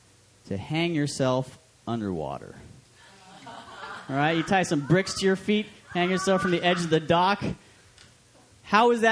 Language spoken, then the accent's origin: English; Alaska, United States; moved away; I'm initially from Alaska. That's where I was born, in real rural Alaska, it was pretty cool.